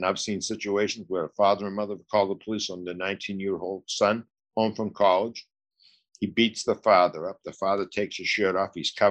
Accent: Boston, Massachusetts, United States; 5 of them despised me because I was from Boston.

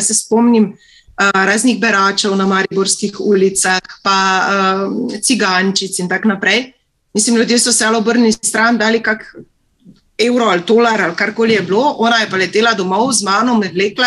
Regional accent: Styria, Slovenia; now in Ljubljana, Slovenia; drugače sem Štajerka, preseljena zaradi študija, službe in kasneje ljubezni v Ljubljano. Sem mamica 3 otrok

